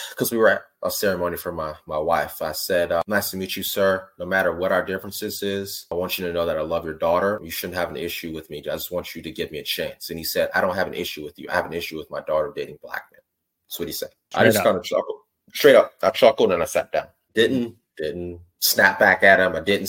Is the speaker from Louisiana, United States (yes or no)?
yes; Prairieville, Louisiana, United States; growing up in South Louisiana, Baton Rouge, outside of Baton Rouge, Prairieville is where my parents' house specifically was